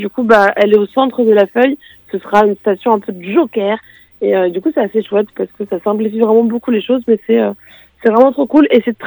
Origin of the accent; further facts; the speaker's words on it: Paris, Île-de-France, France; moi je suis parisienne